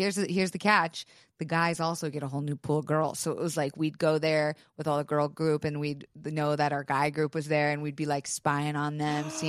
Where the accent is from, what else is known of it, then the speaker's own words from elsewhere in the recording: Florida, United States; Imagine growing up in the Florida mecca of spring break. Like spring break every year.